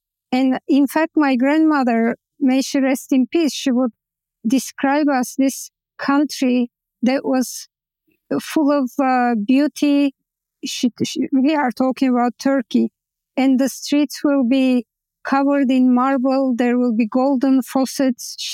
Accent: Bulgaria; moved away; Growing up in Bulgaria, you are told that you are a Turk. I am growing up in a Muslim Turkish family.

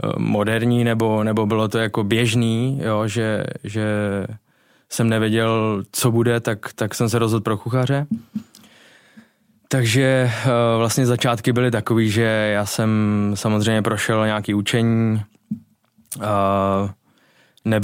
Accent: Hradištko, Central Bohemian Region, Czechia; Já vlastně pocházím 30 kilometrů za Prahou, směr na Slapy, kde vlastně jsem strávil veškeré své dětství. Vesnička se jmenuje Hradištko, teďkon je to vlastně jako, je to malinká vesnička, která, kde jsem vyrůstal, kde jsem prožil veškeré své dětství

